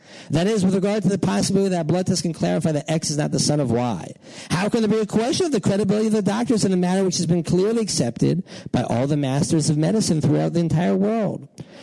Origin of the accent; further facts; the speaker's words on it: Houston, Texas, United States; I remember once I was came to visit my hometown of Houston.